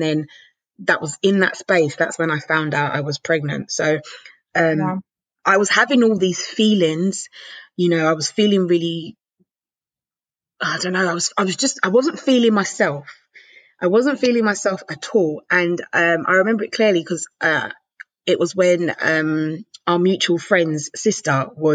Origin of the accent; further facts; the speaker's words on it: Jamaica; I'm Caribbean. I'm Jamaican.